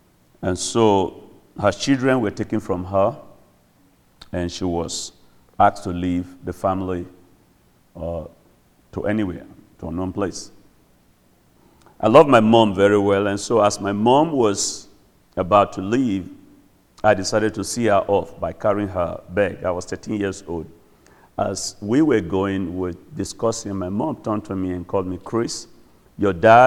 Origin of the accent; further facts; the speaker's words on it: Nigeria; I'm from Nigeria, West Africa.